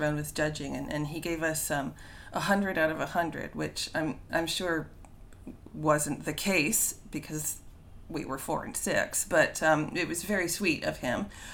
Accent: Canada; But when I was a kid, I'm Canadian, so we always

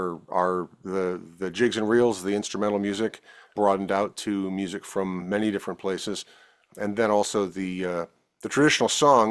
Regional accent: Washington, District of Columbia, United States; I had a great radio station growing up in Washington, D.C. called WGTB, where I got to hear a lot of that great 70s prog stuff

